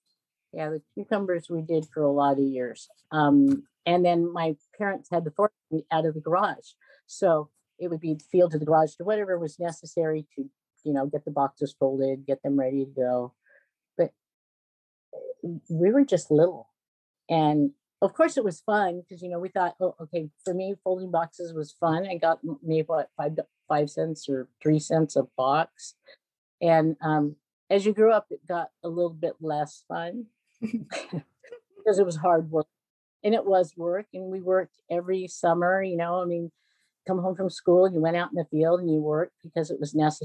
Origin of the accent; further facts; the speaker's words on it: Aromas, California, United States; also born or lived in Watsonville; I grew up in, I was born in Watsonville. For the first 2 years of my life, I was living at on San Miguel Canyon Road across from the Rosser, Lasso Du Campo Ranch. And at, in 1962, my parents brought property in Aromas and we moved to Aromas